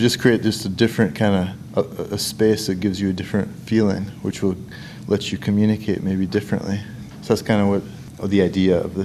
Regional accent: Winona, Minnesota, United States; Because I'm from here. I'm from Winona.

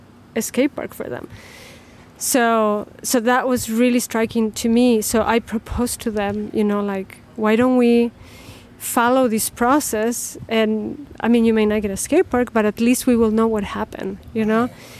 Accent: Chile; English is a second language; now in United States; I'm an immigrant. I'm from Chile originally. Mm-hmm. And I've been living in the Midwest the better part of 25 years.

